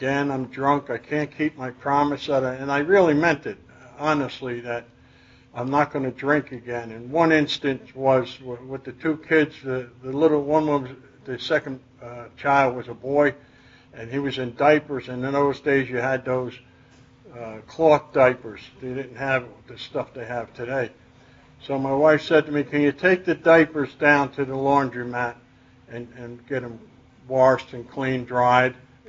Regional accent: Peekskill, New York, United States; also born or lived in Mount Vernon; In case you didn't realize, I'm from New York. I'm from Peekskill, New York. I was born in Mount Vernon, New York, September 26, 1939.

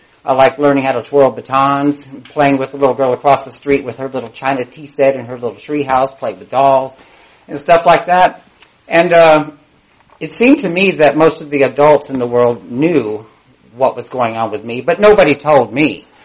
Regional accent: Cibolo, Texas, United States; I'm from San Antonio, Texas. That's where I hail from. And I grew up in a little small mobile home community on the suburbs of San Antonio, Texas, very small town called Cibolo, population of about 400.

